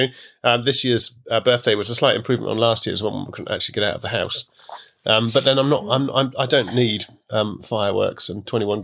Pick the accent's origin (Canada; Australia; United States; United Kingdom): United Kingdom; moved away; I am indisputably British and probably will be till the day I die, even though I don't live there anymore.